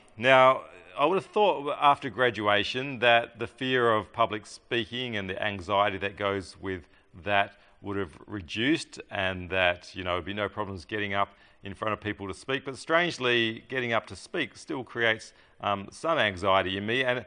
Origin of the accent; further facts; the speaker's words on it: Katanning, Western Australia, Australia; growing up in Katanning on a farm, we used to go at times on a warm night and lay on the lawn and look up at the sky